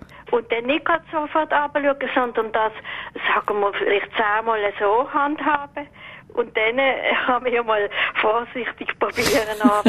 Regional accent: Muttenz, Basel-Landschaft, Switzerland; Und zwar habe ich auf den Wartenberg gesehen, wo ich aufgewachsen bin.

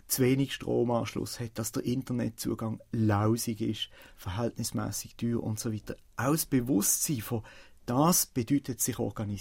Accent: Switzerland; Ich als Schweizer

